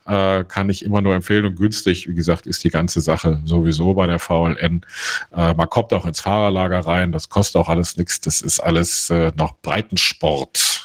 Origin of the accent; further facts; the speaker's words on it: Bonn, North Rhine-Westphalia, Germany; born there; Ich komme ja aus Bonn gebürtig